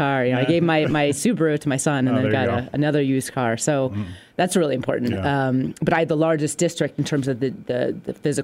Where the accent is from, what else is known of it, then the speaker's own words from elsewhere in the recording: Ireland; now in United States; Although you came from North Adams, I came from Ireland. So I think I came a little farther away.